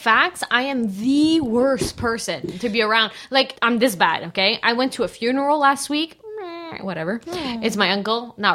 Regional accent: Canada; Mop jockey, we're Canadian.

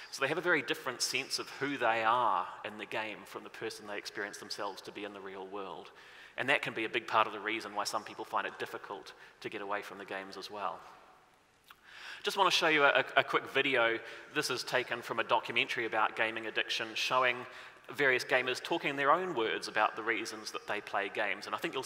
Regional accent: New Zealand; I'm coming from New Zealand

